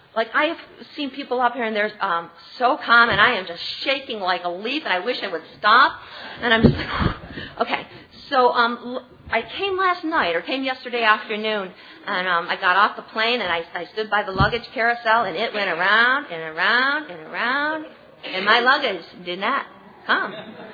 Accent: Rochester, New York, United States; I come from Rochester, New York. That's upstate New York.

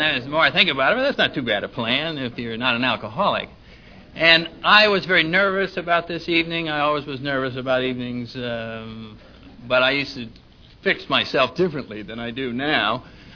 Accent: Connecticut, United States; And I got mine in New England. I'm from Connecticut. I'm a Connecticut Yankee, or whatever you call it, and I'm very grateful to be here.

